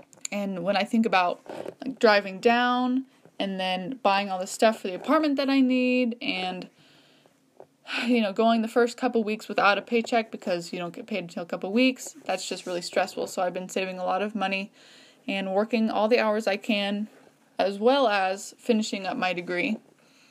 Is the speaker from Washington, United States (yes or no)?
yes; Tacoma, Washington, United States; also born or lived in Ellensburg; I wasn't sure I was going to be able to pick my hometown because I was born and raised in Tacoma. But then I came to live and go to school in Ellensburg, so I didn't know what I was going to be able to put.